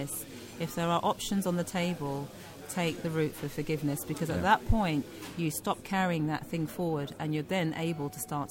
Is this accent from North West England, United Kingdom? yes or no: no; Peckham, London, United Kingdom; I'm originally from Peckham, but the area is in Southwark.